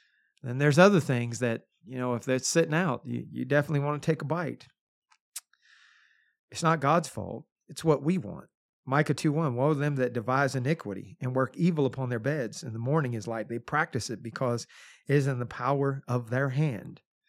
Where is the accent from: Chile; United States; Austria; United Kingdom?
United States; It has a lot to do with I grew up on the Ohio River, and the pollution in that river during my youth was terrible.